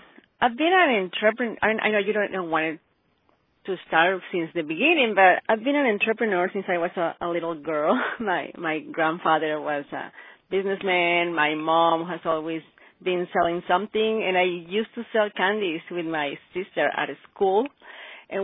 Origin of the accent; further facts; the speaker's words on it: Mexico; I was born and raised in Mexico.